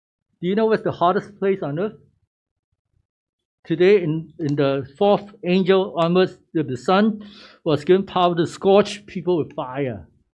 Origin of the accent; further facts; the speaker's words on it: Malaysia; Because I was from Malaysia. Anything is hot, you just cannot stand it. We wear very little in Malaysia, can you believe it?